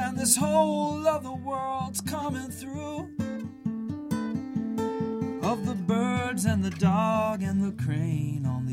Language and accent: English; Brooklyn, New York, United States; I guess I'll do something off the record, kind of an ode to my hometown in Brooklyn.